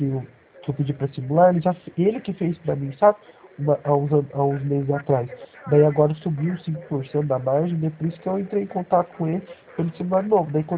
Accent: Salvador, Bahia, Brazil; born there; Em Salvador.

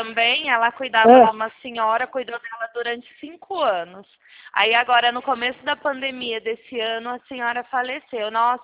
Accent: Campinas, São Paulo, Brazil; eu sou aqui de Campinas.

